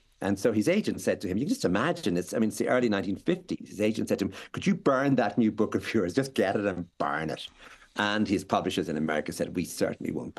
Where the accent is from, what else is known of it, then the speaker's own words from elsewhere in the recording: Harlem, New York, United States; I am obviously an African-American. I was brought up in Harlem. I was brought up as a religious person, but I'm also a gay man.